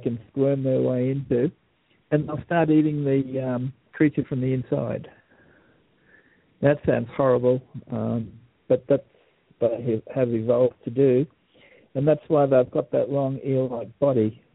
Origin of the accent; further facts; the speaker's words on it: Australia; I'm an Aussie.